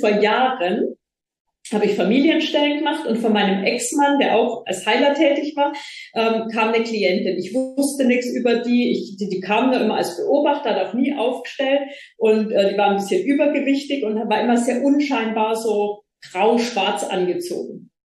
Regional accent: Bavaria, Germany; ich komme aus Bayern, konservativ Bayern, schön katholisch.

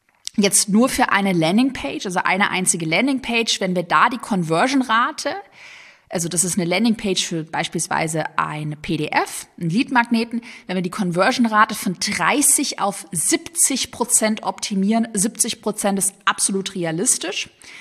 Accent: Sigmaringen, Baden-Württemberg, Germany; born there; Ich bin ja gebürtige Schwäbin in Sigmaringen auf der Schwäbischen Alb geboren.

